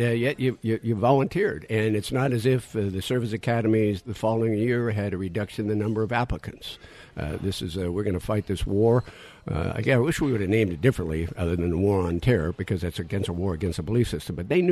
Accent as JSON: {"language": "English", "town": "Pittsburgh", "region": "Pennsylvania", "country": "United States", "tie": "born there", "said": "What I was born in Pittsburgh, so I'm part of that black and gold nation, baby."}